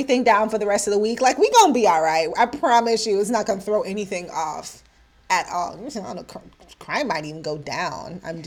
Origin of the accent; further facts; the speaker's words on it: Jamaica; moved away; it reminded me of when I came here from Jamaica and people were like, wow, do you have running water?